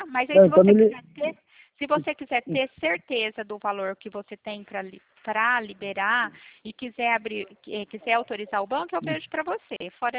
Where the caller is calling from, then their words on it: Pirassununga, São Paulo, Brazil; Não, não. Eu fico na cidade de Pirassununga, São Paulo.